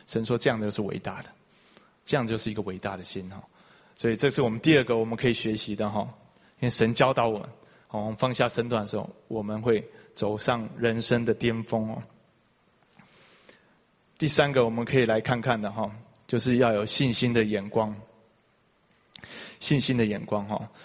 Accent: China; 这个是我们中国人就有的传统啊，长幼有序嘛

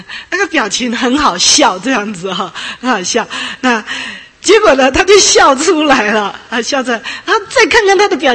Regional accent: China; 我们中国人从小几乎没有人在情感上，在我们的 emotion 这一方面，我们是很健全的被培育起来，

